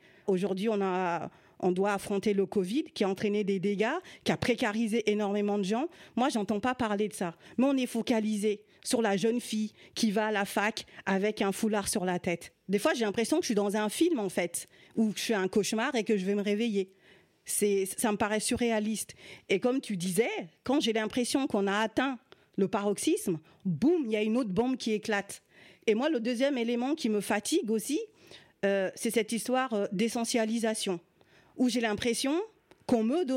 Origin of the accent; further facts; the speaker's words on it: France; on est simplement des Français